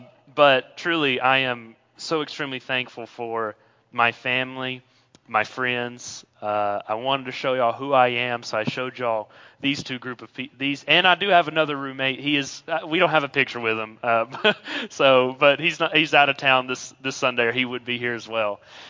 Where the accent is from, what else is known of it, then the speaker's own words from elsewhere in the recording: Cordova, Alabama, United States; We grew up in Cordova, Alabama, near Jasper in Walker County my whole life. I went to school there for all of my 18 years.